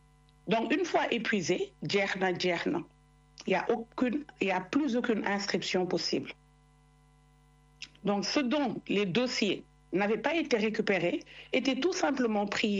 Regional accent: Toulon, Provence-Alpes-Côte d'Azur, France; Je suis de Toulon, dans le Var.

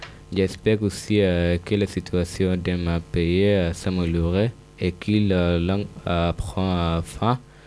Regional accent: Sudan; French is a second language; now in Marseille, France; je viens du Soudan. Et, je suis arrivé en France depuis 8 mois.

